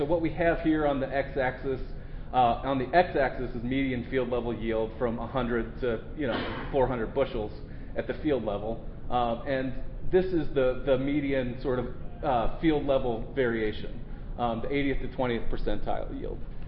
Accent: Carlinville, Illinois, United States; also born or lived in St. Louis; And so my background, I grew up in central Illinois, small farming town, Carlinville

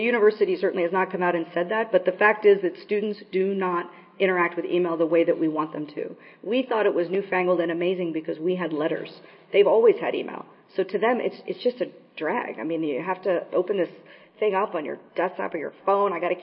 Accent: Santa Cruz, California, United States; a famous lesbian activist in my hometown of Santa Cruz, California.

